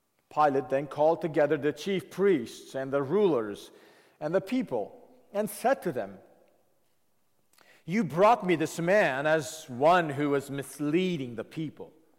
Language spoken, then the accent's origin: English; United States; as much as that is true for us as an American people